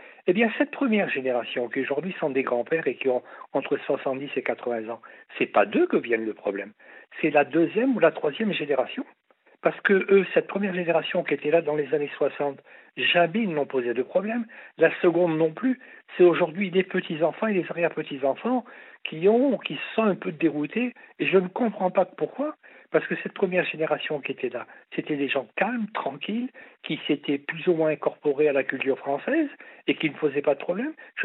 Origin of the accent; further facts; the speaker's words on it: Rabat, Rabat-Salé-Kénitra, Morocco; born there; Il y a une grande avenue où je suis né à Rabat qui s'appelle l'avenue Mohamed V